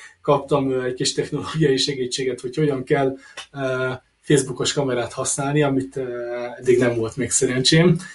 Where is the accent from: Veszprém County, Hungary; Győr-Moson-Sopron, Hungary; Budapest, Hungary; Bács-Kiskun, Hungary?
Budapest, Hungary; born there; Budapesten születtem, 31 éves, és az otthoni közösségekben tanultam.